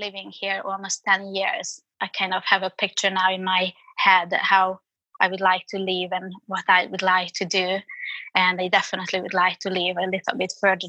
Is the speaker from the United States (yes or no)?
no; Budapest, Hungary; now in London, United Kingdom; I grew up in Budapest. I had all my high school friends, university friends from there.